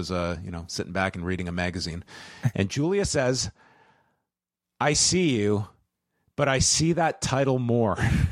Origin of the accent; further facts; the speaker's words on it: North York, Ontario, Canada; when I grew up in North York, I had one goal.